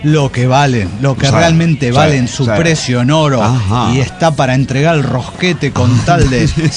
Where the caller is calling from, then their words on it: Ciudad Cuauhtémoc, Chihuahua, Mexico; Hola, ¿cómo están? Soy el … de Ciudad Cuauhtémoc.